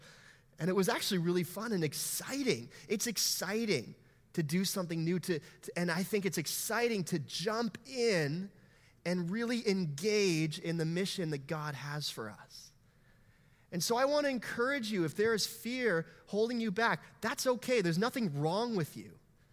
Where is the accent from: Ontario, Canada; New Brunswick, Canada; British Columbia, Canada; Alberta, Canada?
British Columbia, Canada; Langley; I grew up in Langley. There's no cliffs. There's no lakes. There's a man-made lake. It's disgusting. So we don't swim in it.